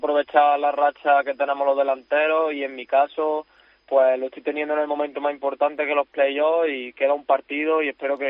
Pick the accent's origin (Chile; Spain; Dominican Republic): Spain; Puente Genil, Andalusia; Sí, de un pueblo, de Puente Genil.